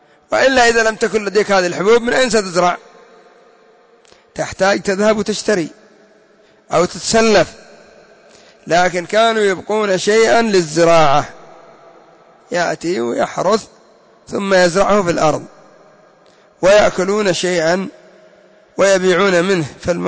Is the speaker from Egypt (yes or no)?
no; Yemen; عندنا في اليمن الأعلى يقولون يا عزي يا جمالي، هكذا.